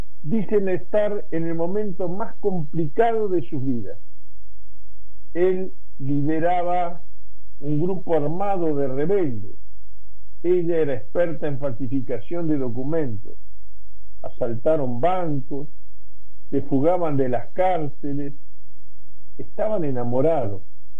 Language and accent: Spanish; Uruguay; La verdad es que como uruguayo me siento muy orgulloso.